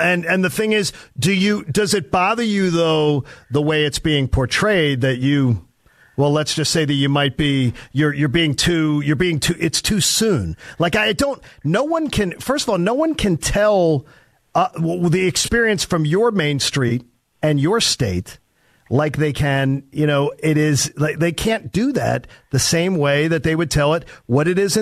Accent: Broomall, Pennsylvania, United States; You've seen on the homepage of Broomall, Pennsylvania, I'm one of the most famous residents of my hometown.

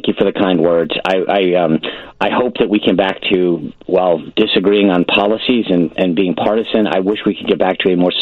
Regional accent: Rhode Island, United States; I grew up in Rhode Island. I was in a non-political family

